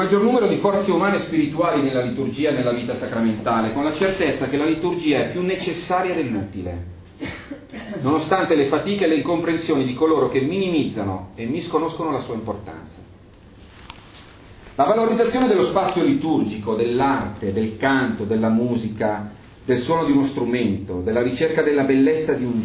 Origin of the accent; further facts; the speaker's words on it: Milan, Lombardy, Italy; Io vengo da Milano.